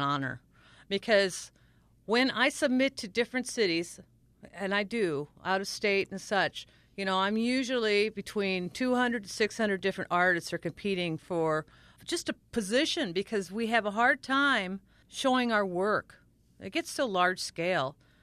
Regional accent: Peoria, Illinois, United States; If you're somebody from a different country and such, you don't know Peoria, whereas I come from Peoria.

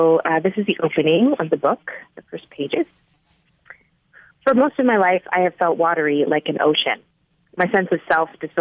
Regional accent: Canada; I was born here. I'm Canadian. My parents are American.

